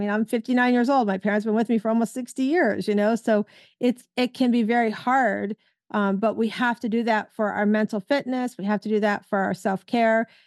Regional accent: Florida, United States; welcome you to my home state of Florida

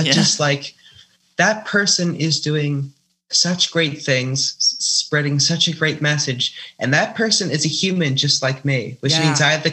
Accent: Philadelphia, Pennsylvania, United States; I'm from like around Philadelphia.

